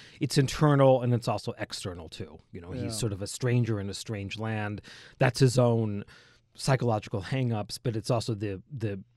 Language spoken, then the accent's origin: English; New Jersey, United States; Obviously, growing up in South Jersey, being Francis's age